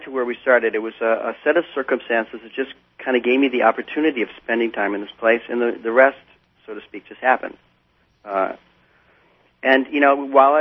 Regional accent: New York, United States; also born or lived in Chicago; I mean, I was born in Chicago and spent most of the rest of my life in New York, so I'm familiar with big cities

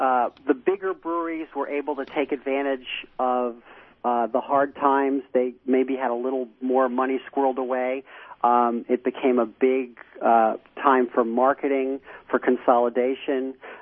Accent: United States; Because we're American, we say, gee, that's good, but what if?

